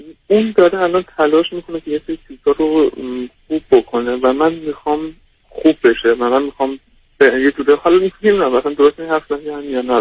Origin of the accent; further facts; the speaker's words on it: Iran; من یکی از شهر کوچیک ایران بودیم از شهر خودم اومدم بیرون رفتم توی یکی از کلان شهرهای ایران